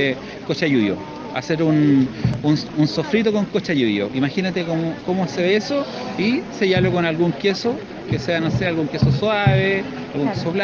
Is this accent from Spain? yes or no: no; Mariquina, Los Ríos, Chile; yo vengo desde Chile, específicamente región de Los Ríos, ¿ya? Y de la comuna de Mariquina.